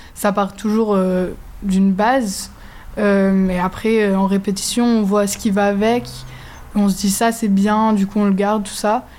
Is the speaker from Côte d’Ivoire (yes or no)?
no; Austria; now in France; mère est autrichienne. Et du coup, mon père qui est français, quand ils se sont rencontrés, je suis née là-bas, j'ai grandi là-bas. Du coup, après, on a déménagé en France. Et du coup, je suis bilingue.